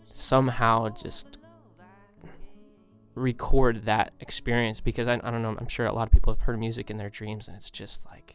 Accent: Connecticut, United States; I grew up in Connecticut. I went to school in Poughkeepsie, New York

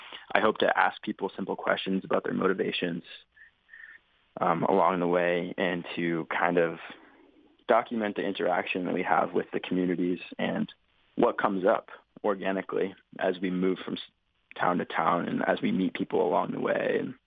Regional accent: Maine, United States; grew up biking a lot. I'm originally from Maine.

